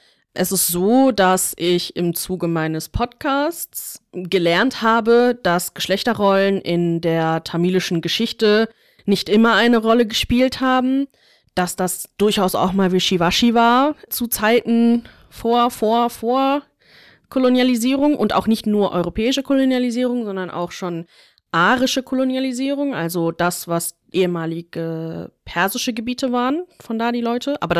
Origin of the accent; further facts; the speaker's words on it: Duisburg, North Rhine-Westphalia, Germany; Duisburg ist ja schon eine Großstadt auch, international communities